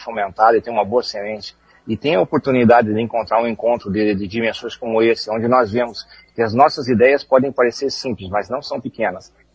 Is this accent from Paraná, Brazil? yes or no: yes; Maringá, Paraná, Brazil; born there; Maringá é uma cidade onde eu nasci, que eu tenho um carinho enorme.